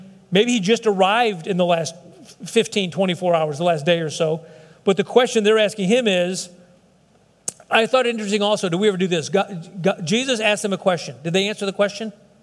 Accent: Joliet, Illinois, United States; I was born in Joliet. I'm from Joliet.

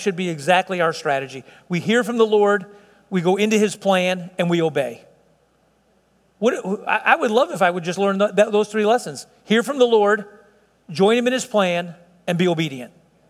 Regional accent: Chicago, Illinois, United States; As a kid, you know, I'm from Southside Chicago

